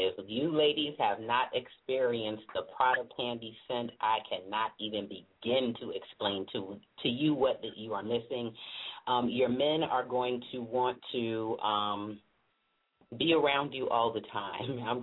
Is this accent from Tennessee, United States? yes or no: no; Norfolk, Virginia, United States; I am broadcasting live from my hometown, Norfolk, VA, stand up, waiting on someone.